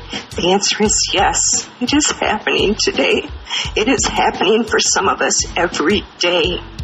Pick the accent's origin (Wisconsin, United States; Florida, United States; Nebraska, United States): Wisconsin, United States; I'm also from Wisconsin.